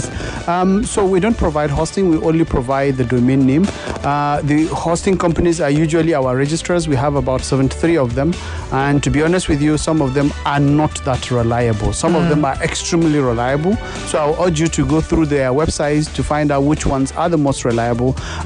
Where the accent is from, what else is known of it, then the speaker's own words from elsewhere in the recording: Nigeria; So I'm a Nigerian and I'm proud Nigerian.